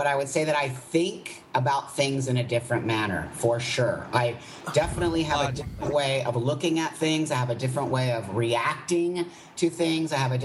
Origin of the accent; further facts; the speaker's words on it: California, United States; Well, I grew up in California, but my mom was from West Virginia.